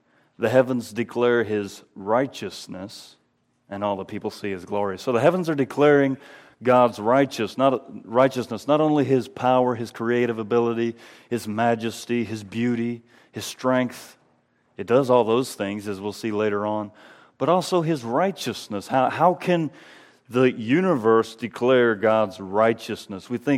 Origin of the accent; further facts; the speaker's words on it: Georgia, United States; now in Pennsylvania, United States; I'm from Georgia, live in the country, and so I'm not used to having lots of obstacles right on the road